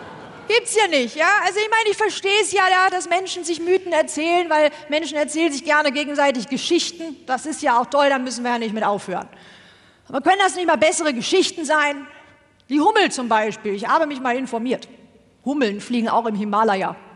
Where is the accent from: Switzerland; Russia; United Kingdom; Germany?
Germany; North Rhine-Westphalia; Ich komme aus Westfalen.